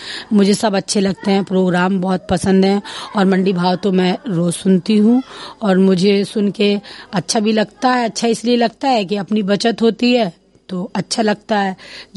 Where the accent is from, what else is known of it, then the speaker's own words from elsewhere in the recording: Bhitarkot, India; और मैं भीतरकोट की रहने वाली हूँ।